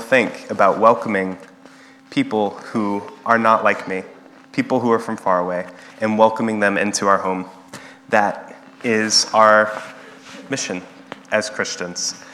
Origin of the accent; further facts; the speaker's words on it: New Mexico, United States; I'm from New Mexico